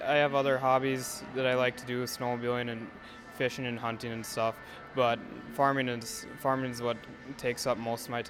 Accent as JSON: {"language": "English", "town": "Holloway", "region": "Minnesota", "country": "United States", "tie": "born or raised there", "said": "I'm from Holloway, Minnesota, and I grew up on a crop farm that grows corn, soybeans, navy beans, kidney beans, and sugar beets."}